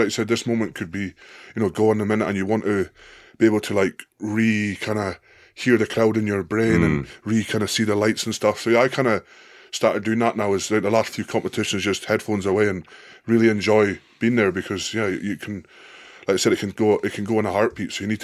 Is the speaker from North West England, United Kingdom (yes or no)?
no; Scotland, United Kingdom; You know, and Scottish, I think Scottish folk do that. Oh, we're just Scottish.